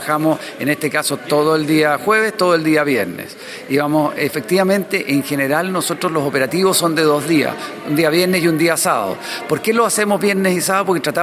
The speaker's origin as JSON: {"language": "Spanish", "country": "Chile", "said": "que estamos cumpliendo un deber que sentimos como chilenos"}